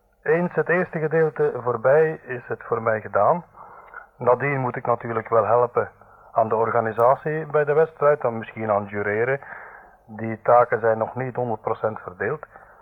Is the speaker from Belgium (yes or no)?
yes; Tienen, Flemish Brabant, Belgium; Ik ben Brabander van geboorte, uit de streek van Tiene. Ik ben hier in Brussel bij de Rijkswacht gekomen. Ik heb hier 3 jaar in Brusselse gezeten. Nadien ben ik voor bijna 8 jaar in Antwerpen geweest.